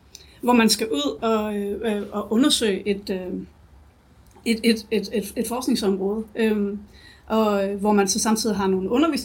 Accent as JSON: {"language": "Danish", "town": "Aarhus", "region": "Central Denmark Region", "country": "Denmark", "tie": "born or raised there", "also_born_or_lived": "Copenhagen", "said": "Jeg er, født i København, opvokset i Aarhus, og det er også her, jeg har læst på universitetet."}